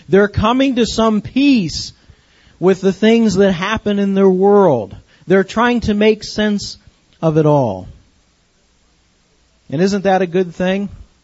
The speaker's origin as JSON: {"language": "English", "town": "Akron", "region": "Ohio", "country": "United States", "tie": "born or raised there", "said": "not far from where I grew up in Akron, Ohio."}